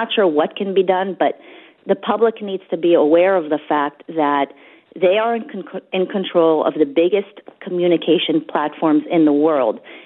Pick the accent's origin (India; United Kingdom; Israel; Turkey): Israel; English is a second language; now in United States; I mean, we couldn't be further away from the alt-right.